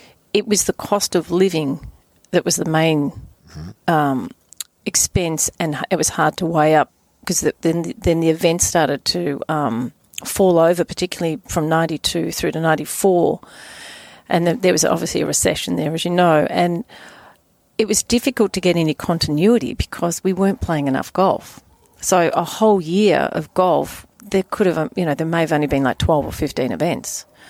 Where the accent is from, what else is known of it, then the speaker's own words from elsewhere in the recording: Victoria, Australia; I was brought up in Gippsland